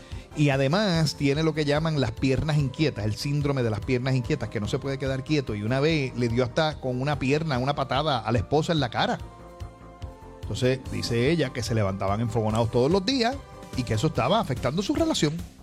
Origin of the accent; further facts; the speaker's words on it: Puerto Rico; nosotros somos insulares los puertorriqueños porque nos quedamos mirando para adentro